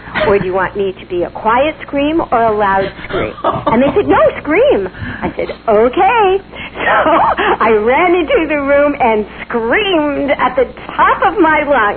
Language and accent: English; California, United States; I'm a California girl, always have been, and I still am. But I have kind of moved up the coast as I was born in Southern California in Long Beach and then moved to Sherman Oaks and Beverly Hills and Palm Springs, and now I am in Northern California